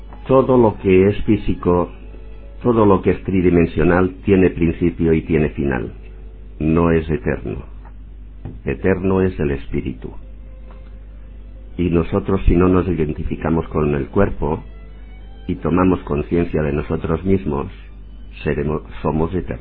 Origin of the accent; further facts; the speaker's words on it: Sant Andreu de Llavaneres, Catalonia, Spain; Soy de Llavaneras.